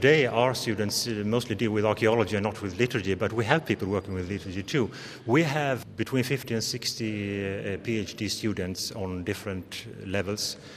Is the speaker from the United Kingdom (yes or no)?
no; Sweden; now in Italy; I come from Sweden, I studied here.